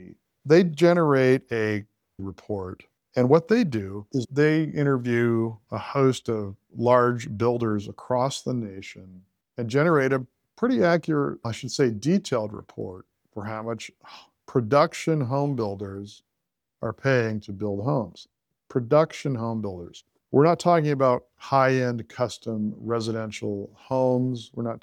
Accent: California, United States; I'm from California, so my mind's going to be a little distorted

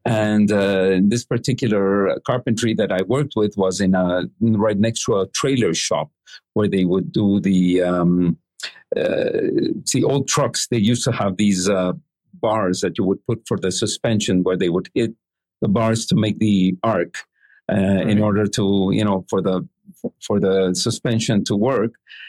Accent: Mexico; first of all, being born and raised in Mexico, the particularities of how things work here in a country very different from the U.S.

